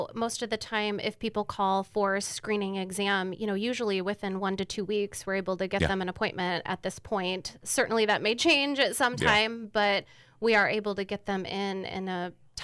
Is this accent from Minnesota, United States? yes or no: no; Galva, Illinois, United States; I am raised in Galva. I still live in Galva, so I'm around locally, so Galesburg isn't too far for me.